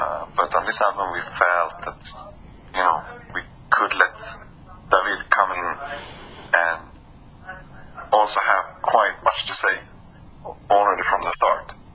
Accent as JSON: {"language": "English", "country": "Sweden", "second_language": "English", "said": "We are from Sweden"}